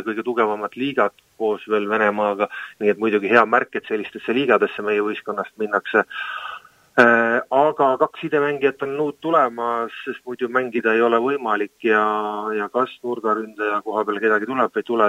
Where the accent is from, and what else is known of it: Saare County, Estonia; born or raised there